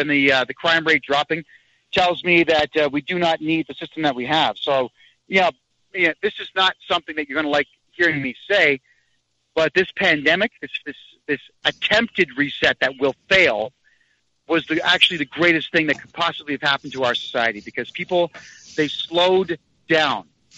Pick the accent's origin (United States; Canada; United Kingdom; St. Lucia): Canada; Mississauga, Ontario; there's a lot of people in Mississauga right now, my hometown, living in their cars